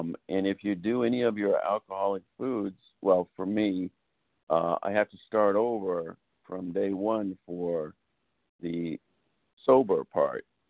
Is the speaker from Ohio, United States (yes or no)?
no; California, United States; California.